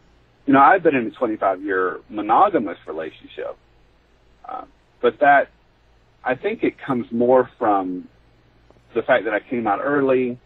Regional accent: Tennessee, United States; I'm from the South, I'm from Tennessee

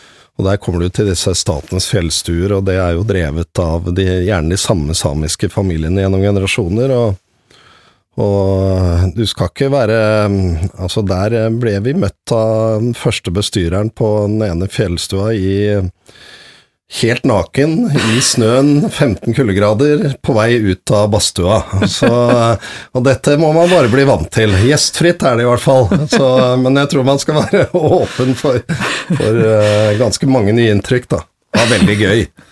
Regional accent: Oslo, Norway; men kom som barn da, til Norge, og jeg vokste opp her i Oslo

